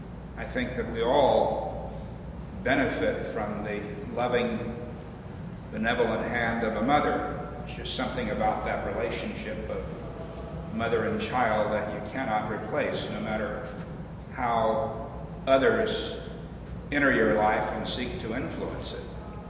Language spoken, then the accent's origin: English; Leesville, Louisiana, United States; born there; I was born in the Deep South, Leesville, Louisiana, in 1939.